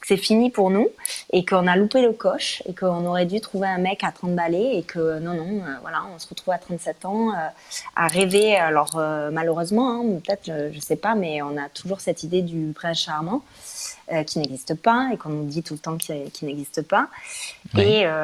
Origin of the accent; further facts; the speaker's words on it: Toulouse, Occitanie, France; Enfin, avec mon accent, donc je viens de Toulouse.